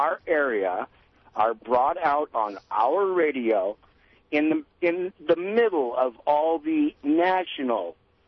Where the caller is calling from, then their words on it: Atascadero, California, United States; I'm up in Atascadero.